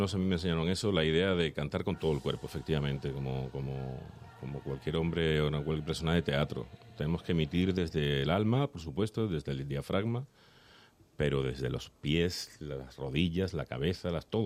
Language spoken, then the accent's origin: Spanish; Málaga, Andalusia, Spain; No sé cómo se dice, porque soy de Málaga. No sé en Madrid